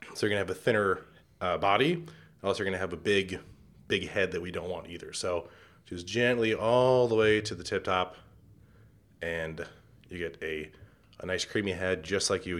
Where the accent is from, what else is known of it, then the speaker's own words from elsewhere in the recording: Chicago, Illinois, United States; also born or lived in Los Angeles / New York; I'm from the Chicago area. Started off in like Second City and improv, Olympic and stuff. And then I was in LA for 4 years, New York for three, and back in Chicago